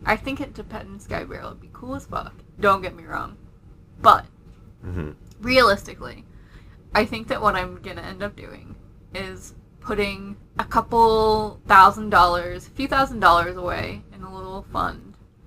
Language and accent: English; England, United Kingdom; now in Manhattan, United States; The beach where I grew up in England would be one of them.